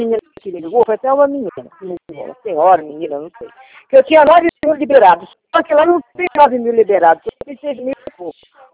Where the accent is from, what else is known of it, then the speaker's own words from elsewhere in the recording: Niterói, Rio de Janeiro, Brazil; Ontem mesmo, eu fui lá na sou de Niterói.